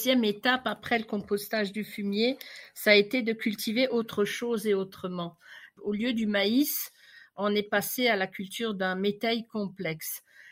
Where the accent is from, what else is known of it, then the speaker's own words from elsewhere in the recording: Grand Est, France; chez nous en Alsace.